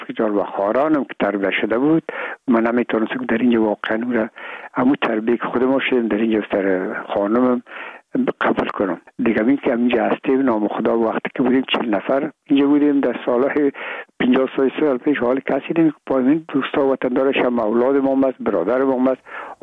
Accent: Afghanistan; من و بسیاریشان در این افغانستان تولد نشدن، در یک ممالک کشور دیگه بودن و میگم ما افغان هستیم

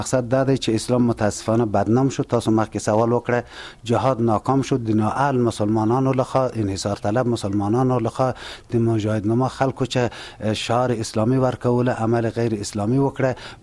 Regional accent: Ghor, Afghanistan; زه د غور ولایت اوسیدونکی یم. ابتدایي مکتب می د غور ولایت تر شپږم پورې لوستل دي

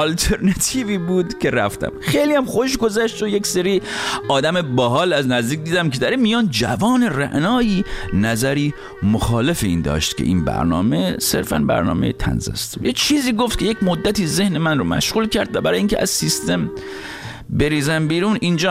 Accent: Rasht, Gilan, Iran; من خودم چون رشتی هستم

